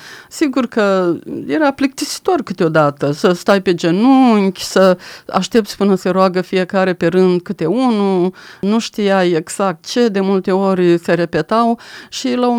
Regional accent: Mlenăuți, Botoșani County, Romania; În județul Botoșani, în satul Mlenăuți, am iubit foarte mult, am avut o copilărie extraordinar de binecuvântată.

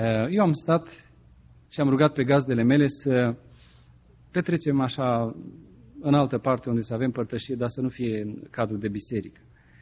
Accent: Romania; now in Los Angeles, United States; Noi am zis, din Los Angeles. Dar prima dată am venit din Europa, din România.

